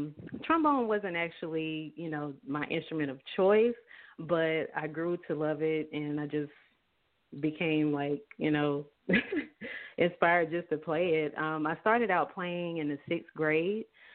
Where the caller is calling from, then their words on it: Douglasville, Georgia, United States; I'm calling from Douglasville, Georgia.